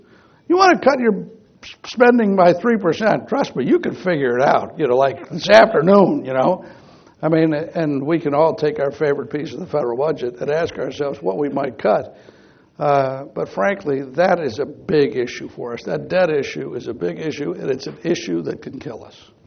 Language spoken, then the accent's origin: English; Cleveland, Ohio, United States; I grew up in Cleveland. There's some Clevelanders here.